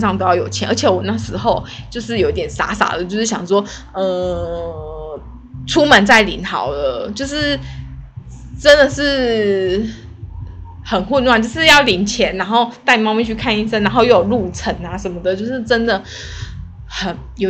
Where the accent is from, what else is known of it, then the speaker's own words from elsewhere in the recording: southern Taiwan, Taiwan; 听到讲台语了吧，我就是南部的小孩。我觉得南部的小孩好像有一点就是会喜欢国语跟台语一起讲